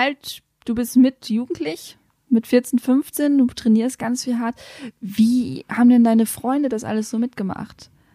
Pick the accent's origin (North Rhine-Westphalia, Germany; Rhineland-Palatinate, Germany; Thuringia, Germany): North Rhine-Westphalia, Germany; Ich komme aus dem Münsterland, auch ein NRW-Kind.